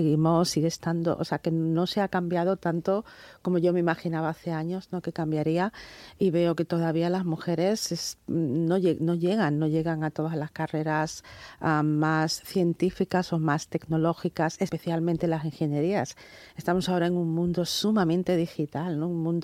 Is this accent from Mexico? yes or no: no; Cádiz, Andalusia, Spain; Yo soy de Cádiz y estudié en un colegio de monjas, donde en aquel momento pues solo éramos niñas